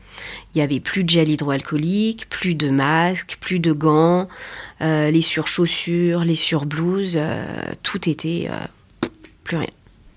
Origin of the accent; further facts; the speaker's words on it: Pays de la Loire, France; moved away as an adult; now in Boulogne-Billancourt, France; On était une famille recomposée, on vient de Vendée, on était au Sable d'Olonne pendant 10 ans.